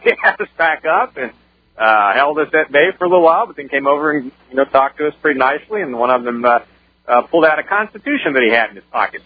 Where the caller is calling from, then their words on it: Keene, New Hampshire, United States; I am calling you from the Freedom to Backpack event in Keene, New Hampshire.